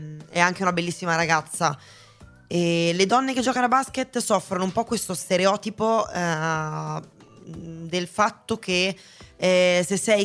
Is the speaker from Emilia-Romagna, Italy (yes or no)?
yes; Rimini, Emilia-Romagna, Italy; born there; io sono nata a Rimini, poi in realtà non ci vivo più da 8 anni, però ho cominciato lì.